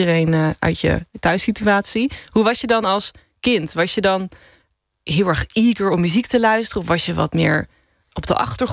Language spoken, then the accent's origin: Dutch; North Brabant, Netherlands; ik kom uit een gezin van 5 in Brabant. En het is een heel klein stadje.